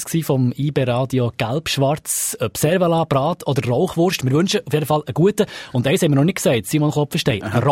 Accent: Bern, Switzerland; als Berner muss man ja sagen, es ist fast eine Loserwurst geworden

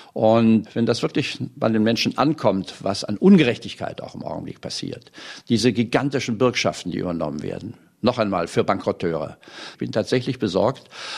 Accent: Germany; moved away as an adult; Ich bin ja in der DDR groß geworden, also ursprünglich sowjetisch besetzte Zone, wie das damals hieß, dann in der DDR. Bin mit 18 Jahren dort weggegangen, 1956

